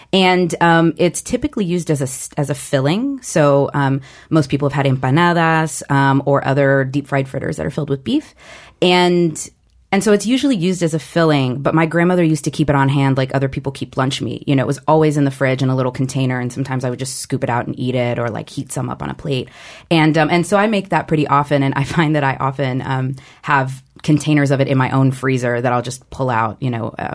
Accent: Atlanta, Georgia, United States; also born or lived in Puerto Rico; I was born in Puerto Rico, but my family moved to Atlanta when I was about 5.

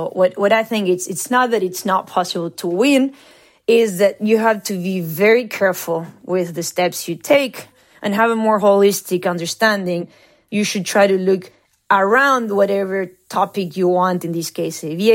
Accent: Argentina; I mean, I'm from Argentina.

